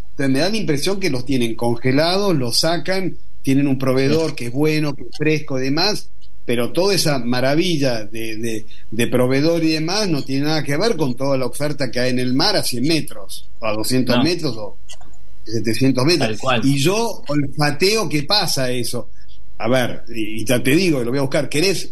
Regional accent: Mar del Plata, Buenos Aires Province, Argentina; Y yo de chico, en Mar del Plata los comía, eran los mejillones vivos.

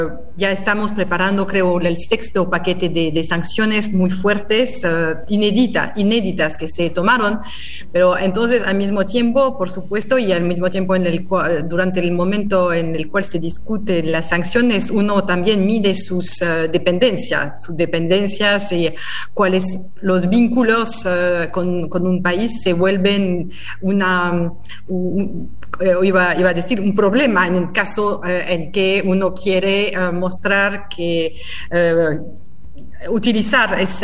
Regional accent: France; Spanish is a second language; yo soy francesa

